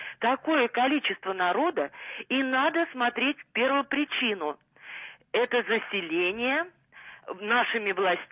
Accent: Moscow, Russia; а я вот коренная жительница, и я тоже водитель бывший.

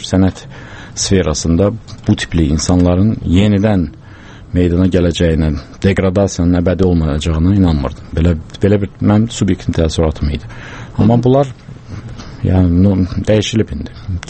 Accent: Baku, Azerbaijan; Mən NZS-də böyümüşəm. NZS-də daima zavodlar çalışırdı.

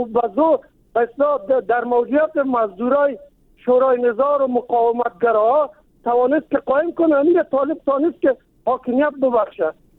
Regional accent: Kabul, Afghanistan; ما از کابل هستم، یعنی در قوم تاجک ولی مسلمان افغان دوست.

